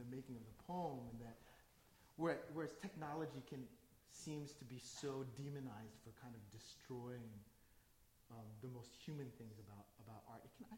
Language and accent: English; United States; I'm an immigrant's son. I'm the son of two immigrants, and I'm an American.